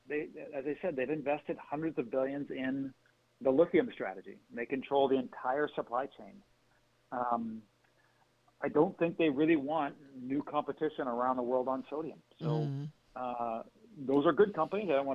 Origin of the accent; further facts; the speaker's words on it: Canada; now in Boston, United States; I'm in Boston, as I mentioned before, originally I'm from Canada.